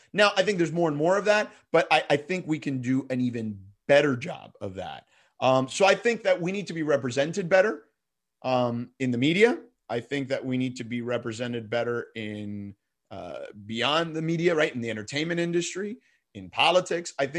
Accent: Miami, Florida, United States; You know, I grew up in Miami.

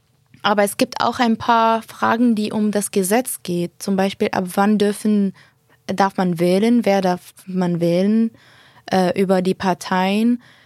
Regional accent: Syria; Und das ist für mich als Syrer, es war eine Herausforderung.

